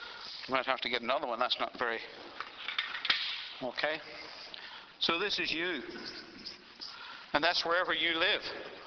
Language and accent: English; Ireland; now in Australia; When we came here, we had to make a choice. Are we going to remain as Irish people? Praise the Lord for all the Irish people. Or do we become Australian citizens? So we chose to become Australian citizens.